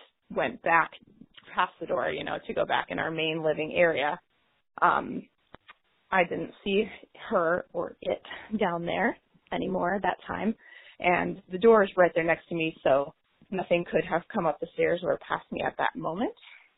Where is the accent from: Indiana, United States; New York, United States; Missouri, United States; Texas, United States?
Missouri, United States; St. Louis